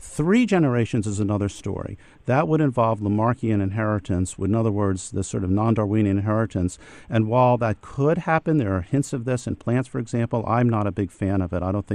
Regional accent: Harrisburg, Pennsylvania, United States; I'm from Harrisburg, so I remember this.

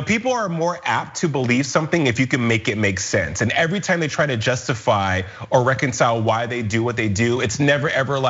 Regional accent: New Orleans, Louisiana, United States; born there; on September 27th, 1979, I was born in New Orleans, Louisiana, which makes me, per the Constitution, a citizen of the United States

